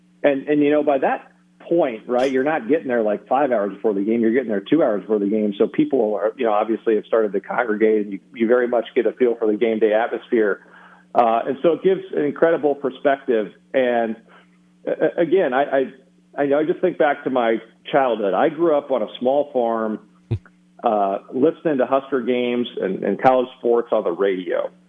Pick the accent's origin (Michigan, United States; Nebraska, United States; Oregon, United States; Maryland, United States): Nebraska, United States; Lincoln; That's how I grew up. I grew up in the Missouri Synod Lutheran Church in Lincoln, went to Faith Lutheran Church.